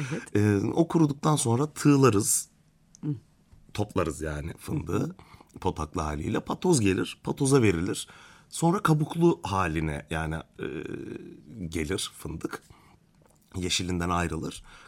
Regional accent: Ordu, Turkey; Ordu merkez, biz merkezde yetiştik, büyüdük. Köye de çok gittik geldik tabii ki ama tabii yani ki. Asal olarak merkezdeydik.

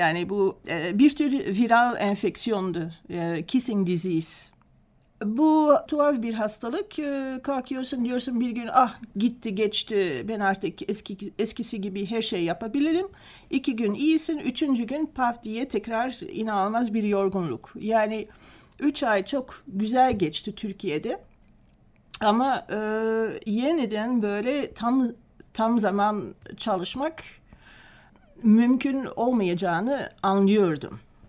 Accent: Antwerp, Flanders, Belgium; Ve 1960'da Belçika'da doğdum. Anvers şehrinde. Orada yaşadım, okudum, üniversiteye gittim.

